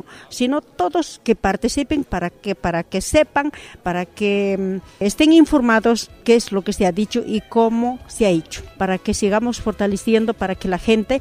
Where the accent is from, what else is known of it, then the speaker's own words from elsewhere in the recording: Bolivia; soy boliviana